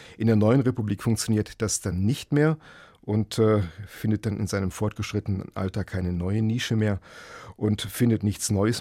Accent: West Germany, Germany; Und als Wessi hat man dann hinterher besser verstanden

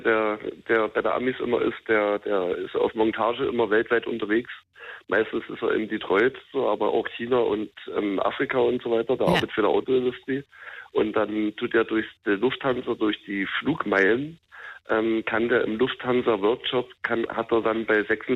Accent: Brandenburg, Germany; Ich kann gut sechsen als Brandenburger eigentlich mittlerweile, ne?

